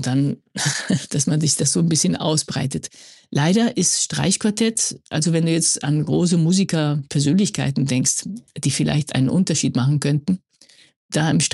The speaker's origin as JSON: {"language": "German", "town": "Madrid", "region": "Community of Madrid", "country": "Spain", "lives_now": "Barcelona, Spain", "said": "Ja, du bist Katalane, ich bin aus Madrid. Und du kommst aus dem Norden, ich bin aus dem Süden."}